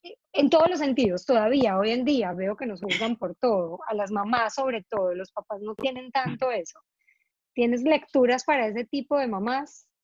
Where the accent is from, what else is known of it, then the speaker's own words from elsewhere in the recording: Antioquia, Colombia; now in abroad; nosotras no sé si porque somos paisas o colombianas